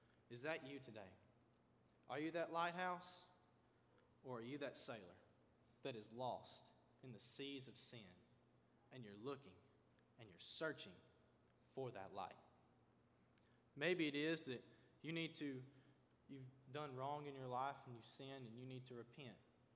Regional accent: Florence, Alabama, United States; So let me tell you a true story of a man who let his light shine in my hometown of Florence, Alabama.

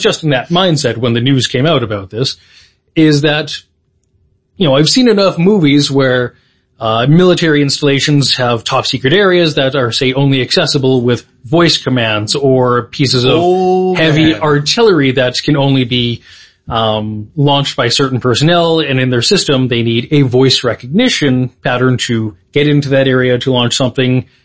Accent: England, United Kingdom; I am English.

